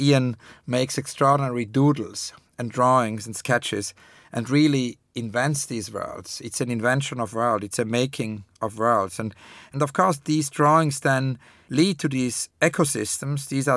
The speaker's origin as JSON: {"language": "English", "country": "Switzerland", "tie": "born or raised there", "said": "you know, I grew up in Switzerland"}